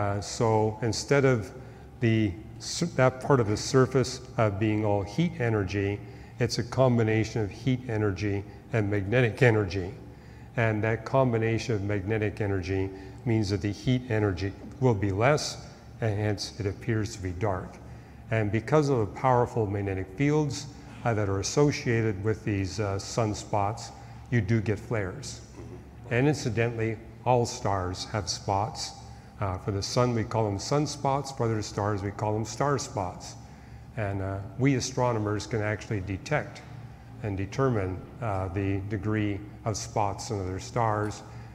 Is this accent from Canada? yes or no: yes; Canada; Growing up in Canada, I saw the Northern Lights all the time.